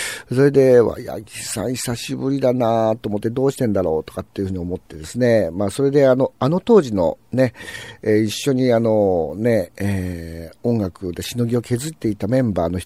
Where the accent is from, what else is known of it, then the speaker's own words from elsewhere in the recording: Aichi, Japan; 私も地元が愛知県でありながらですね、もう長野県の方がよく知ってるっていう状況になってしまいましたね。